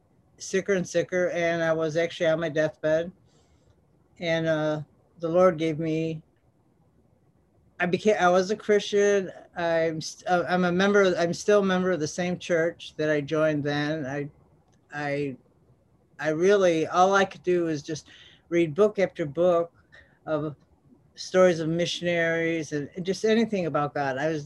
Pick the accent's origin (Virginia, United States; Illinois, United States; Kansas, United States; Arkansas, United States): Illinois, United States; Chicago; My background, I was born in Chicago, went to high school in the suburbs of Chicago